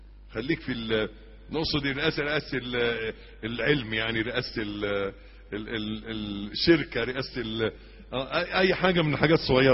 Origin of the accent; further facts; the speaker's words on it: Egypt; accent: Egyptian; معايا في لغتنا المصرية، لهجتنا المصرية ماشية معاكم؟